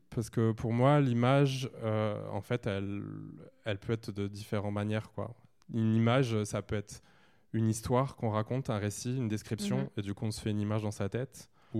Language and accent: French; Pau, Nouvelle-Aquitaine, France; also born or lived in Les Lilas; Alors, je suis né dans le 93 au Lila.